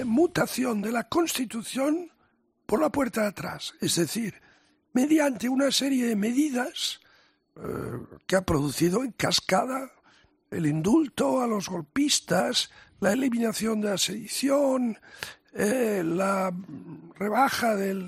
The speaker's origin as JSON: {"language": "Spanish", "country": "Spain", "said": "de amor a lo que somos los españoles, con nuestros defectos y nuestras virtudes"}